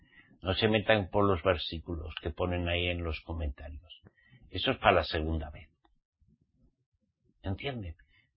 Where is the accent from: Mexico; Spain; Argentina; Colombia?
Spain; yo soy de España.